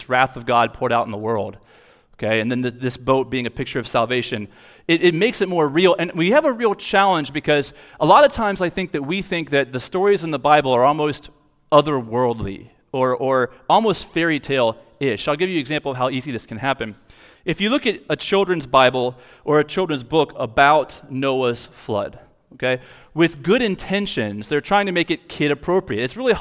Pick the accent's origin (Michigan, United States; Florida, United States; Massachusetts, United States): Florida, United States; listen, dude, we're from South Florida, right? We're still adjusting.